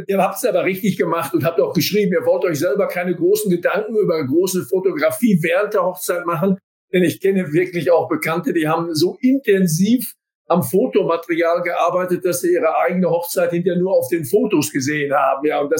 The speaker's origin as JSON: {"language": "German", "region": "North Rhine-Westphalia", "country": "Germany", "said": "als absoluter stocksteifer Sauerländer, die wir ja den Ruf haben, wirklich sehr stur zu sein"}